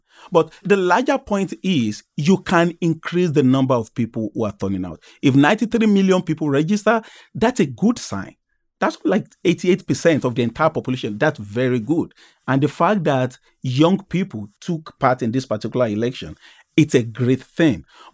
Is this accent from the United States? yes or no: no; Nigeria; And I would hope, as a Nigerian, that that's what the two main opposition candidates, that that's what they do next.